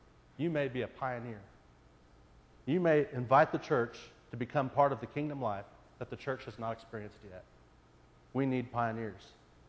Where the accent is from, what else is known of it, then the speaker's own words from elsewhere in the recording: Clay Center, Kansas, United States; I was growing up in Clay Center, Kansas.